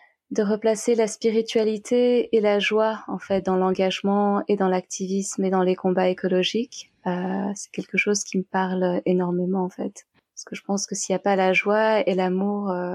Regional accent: Paris, Île-de-France, France; Parce que j'ai vu à quel point cela m'avait manqué en grandissant à Paris.

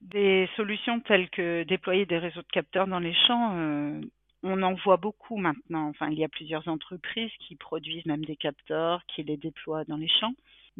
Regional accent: Bourgogne-Franche-Comté, France; Déjà parce que je viens du monde rural, hein. Moi je viens du Charolais en fait. Et dans ma famille, il y a des éleveurs de vaches charolaises

